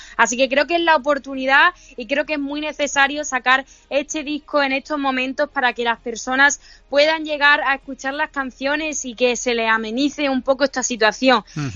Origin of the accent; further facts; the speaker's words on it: Málaga, Andalusia, Spain; cumplí 17 en agosto, pero sí, soy súper joven, bueno. Y sí, soy de la tierra, soy malagueña.